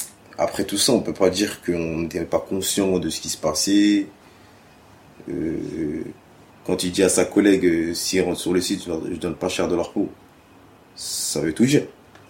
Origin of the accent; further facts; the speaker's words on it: France; On est français quand même